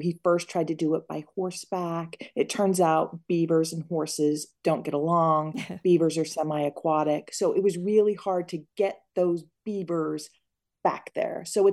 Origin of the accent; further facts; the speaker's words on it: Idaho, United States; I come from Idaho.